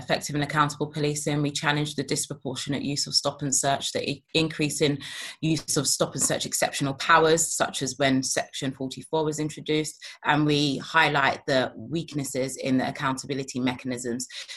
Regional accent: Jamaica; we don't need to call it a Batari box, we're Jamaican, we say for every action, there's a reaction.

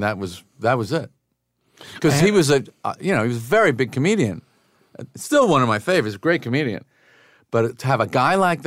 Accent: Long Island, New York, United States; I really love Mad Men because that was my dream growing up on Long Island, was to get a Samsonite briefcase, go on the Long Island Railroad.

